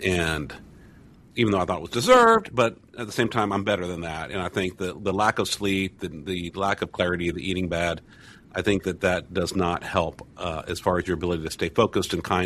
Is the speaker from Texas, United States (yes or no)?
yes; Brownsville, Texas, United States; And I was back in my hometown of Brownsville, where the Mexican food is so good.